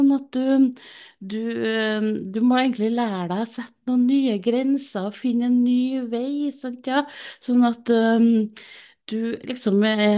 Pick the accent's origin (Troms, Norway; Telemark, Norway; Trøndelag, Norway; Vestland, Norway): Trøndelag, Norway; Jeg er da som jeg er trønder òg